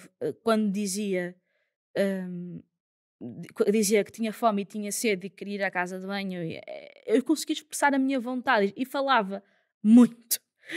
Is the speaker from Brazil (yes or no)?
no; Porto, Portugal; Bem, eu nasci no Porto, sou do Porto, vivo no Porto, eu ainda continuo a fazer a minha vida toda no Porto